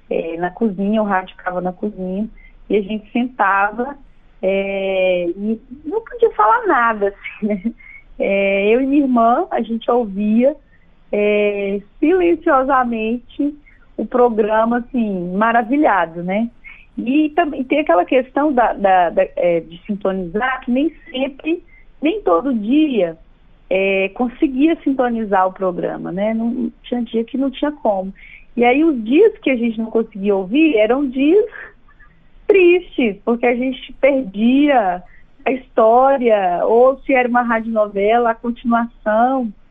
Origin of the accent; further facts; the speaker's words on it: Minas Gerais, Brazil; Eu sou de uma cidade interior de Minas, e essa cidade pequena, eu ainda morava numa região rural dessa cidade pequena.